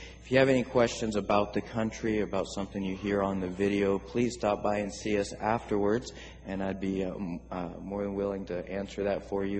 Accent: Papua New Guinea; now in United States; I love growing up in New Guinea, but when I came back to the States to go to college

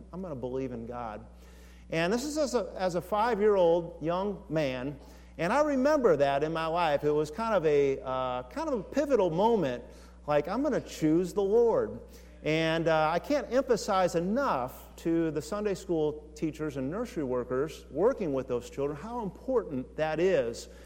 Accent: Fort Wayne, Indiana, United States; We grew up in Fort Wayne.

